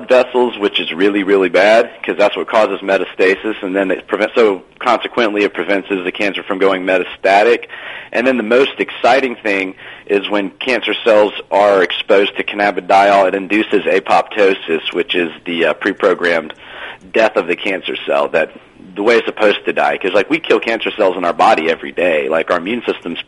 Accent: Atlanta, Georgia, United States; Well, I'm from Atlanta. I was born at Northside in 78, so I've been here for a long time. This is home.

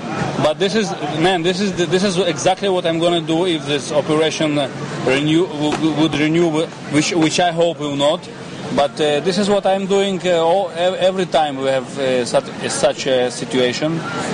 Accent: Sevastopol, Crimea, Ukraine; Yeah, I'm actually from the Crimea, from Sevastopol, which has been taken.

